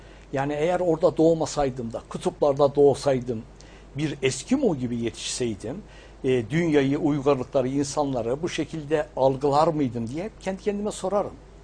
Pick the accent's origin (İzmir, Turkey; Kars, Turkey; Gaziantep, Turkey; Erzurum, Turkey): Kars, Turkey; Ben o bölgenin, ben Karslıyım. Yani evet. Kars doğumluyum. Böyle bir coğrafyada doğduğum için de kendimi hep mutlu hissederim.